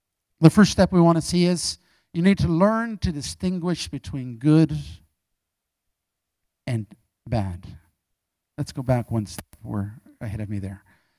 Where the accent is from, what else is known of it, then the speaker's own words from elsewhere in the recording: South Africa; born there; also born or lived in Canada; I've been a missionary for all my life. I was born in South Africa, an MK, a missionary kid. Lived in Canada for 14 years.